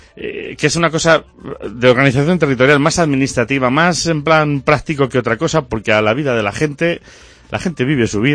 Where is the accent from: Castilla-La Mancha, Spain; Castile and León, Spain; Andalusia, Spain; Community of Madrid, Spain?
Castile and León, Spain; nosotros seguimos siendo zamoranos y seguimos siendo lo que somos